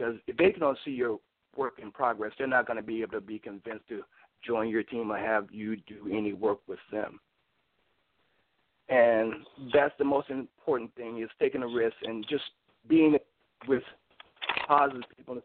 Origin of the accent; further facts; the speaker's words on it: Memphis, Tennessee, United States; now in California, United States; I'm actually from Memphis, Tennessee.